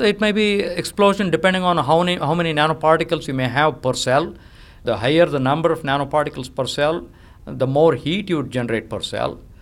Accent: India; now in United States; When I was growing up in India, it was there in my DNA, literally.

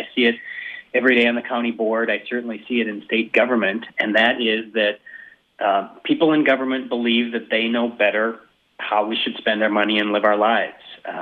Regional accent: Detroit Lakes, Minnesota, United States; now in Plymouth, United States; As you mentioned, I grew up in Detroit Lakes. My wife was born and raised in Crookston, and we went to school in Moorhead. So we are children of northwestern Minnesota. We've been in Plymouth now for 20 years or so.

